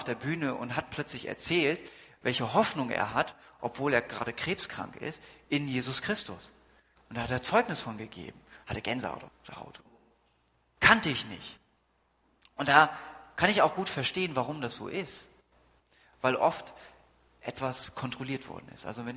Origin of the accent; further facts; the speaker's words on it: Lübeck, Schleswig-Holstein, Germany; es war eine relativ große Gemeinde, wo ich aufgewachsen bin mit 300 Mitgliedern, es war in Lübeck